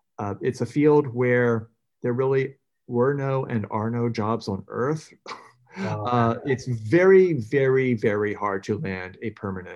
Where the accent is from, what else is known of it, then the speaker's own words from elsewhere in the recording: Chesapeake, Virginia, United States; I grew up in Chesapeake, Virginia. That's very close to Norfolk.